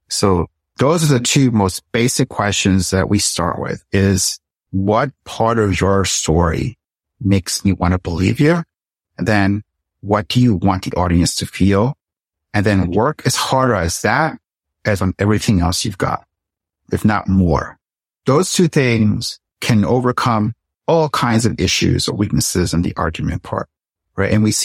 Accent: Puerto Rico; When I was a little girl growing up in Puerto Rico

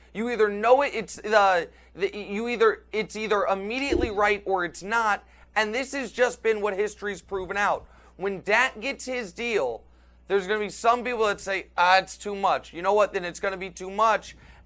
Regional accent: Kansas City, Missouri, United States; that will deprive my hometown Kansas City Chiefs of their rightful opportunity

